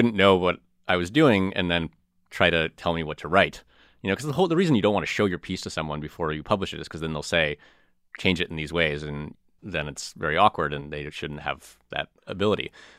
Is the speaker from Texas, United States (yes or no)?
no; Chicago, Illinois, United States; I was outside of Milwaukee, and I grew up outside of Chicago.